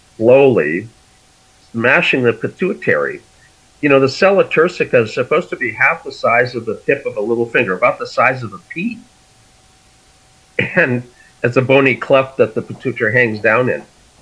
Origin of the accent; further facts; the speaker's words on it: Fargo, North Dakota, United States; I grew up in Fargo, so.